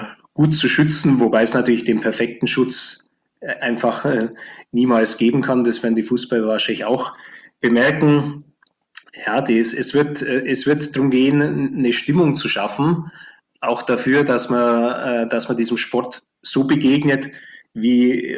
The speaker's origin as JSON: {"language": "German", "town": "Augsburg", "region": "Bavaria", "country": "Germany", "tie": "born or raised there", "said": "Also ich bin ja groß geworden in Augsburg"}